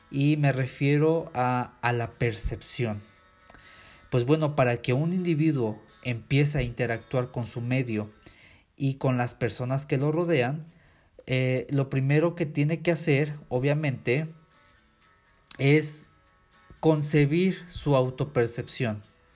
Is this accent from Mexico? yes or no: yes; Mexico; somos mexicanos